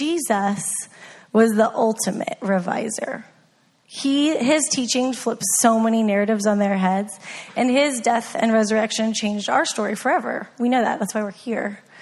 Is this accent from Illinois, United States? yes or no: yes; Wheaton, Illinois, United States; I'm white. And and I grew up in Wheaton, Illinois, in a Baptist church that was also white.